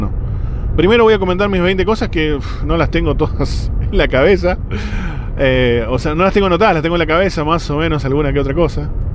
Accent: Hurlingham, Buenos Aires Province, Argentina; also born or lived in Ushuaia; Nací en Buenos Aires, Capital Federal, el hospital italiano. Viví en Hurlingham mucho tiempo, hasta los 6 años. ¿Qué más? Bueno, conozco Ushuaia. Viví 11 años en Ushuaia, en Tierra del Fuego, en la ciudad más austral del mundo.

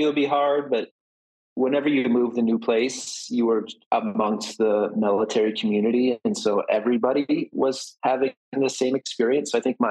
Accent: Alaska, United States; born there; also born or lived in Washington, D.C. / Germany / Japan / Rhode Island; I was born in Alaska, and a month later we moved to DC, and then every probably 1 to 4 years for the rest of my life we moved. So lived in Germany twice, lived in northern Japan, lived in Rhode Island, lived in Hawaii.

